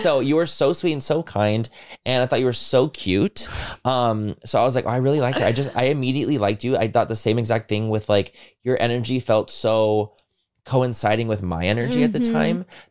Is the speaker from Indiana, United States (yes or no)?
no; Chula Vista, California, United States; growing up in Chula Vista, I was used to like a Mexican accent all the time.